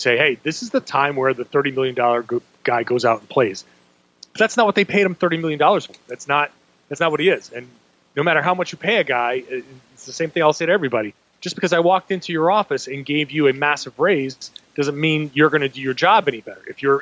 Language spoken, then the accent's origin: English; Rhode Island, United States; When I was like 16 growing up in Rhode Island, my dad would take me to the dog track